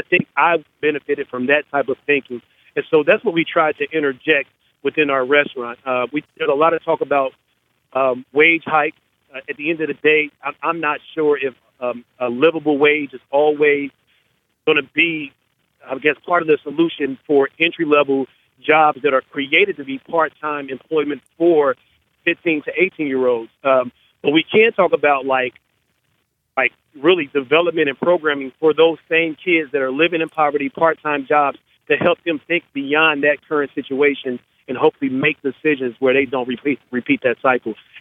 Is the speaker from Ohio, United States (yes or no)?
yes; Cincinnati, Ohio, United States; my mom was a teen parent, so she had me at 15, and we grew up in Over the Rhine